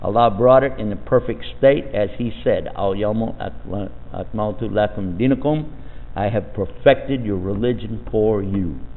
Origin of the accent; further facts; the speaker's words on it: Texas, United States; I'm from Texas, it's real easy to say you know, don't mess with Texas.